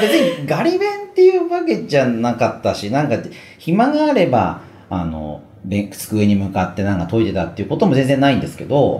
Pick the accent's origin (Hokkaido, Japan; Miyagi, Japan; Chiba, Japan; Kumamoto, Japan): Chiba, Japan; Narashino; 僕出身は千葉県の習志野市ですけれども、それで受験をして東京の中学校に通うことになったんですけど、